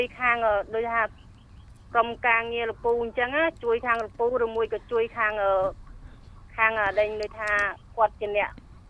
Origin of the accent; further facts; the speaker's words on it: Cambodia; ខ្ញុំនៅស្រុកកំណើតនៅស្វាយរៀង